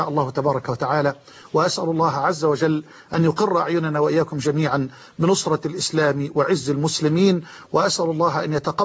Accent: Egypt; وأسأل الله سبحانه وتعالى أن يجعل بلدنا مصر أمنا أمانا

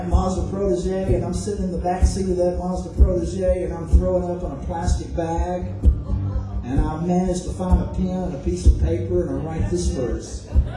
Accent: Alabama, United States; And I grew up in Alabama. If it snows like this much, school's out for 2 months.

